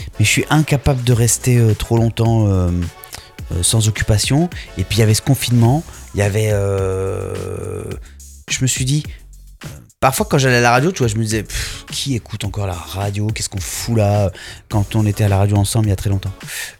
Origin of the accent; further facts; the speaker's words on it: Réunion; À La Réunion.